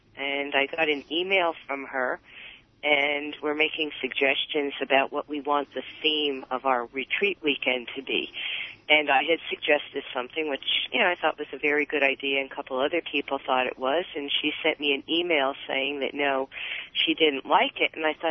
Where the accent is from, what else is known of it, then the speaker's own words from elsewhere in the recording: New Jersey, United States; I'm from New Jersey.